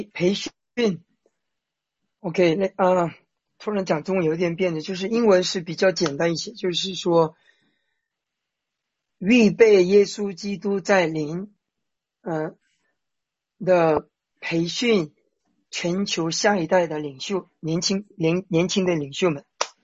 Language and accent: Chinese; China; now in Jeju, South Korea; 刚才有位姊妹介绍我是来自于大陆，那我现在目前呢是住在韩国济州岛，美丽的一个城市啊，也不能叫城市，也叫岛吧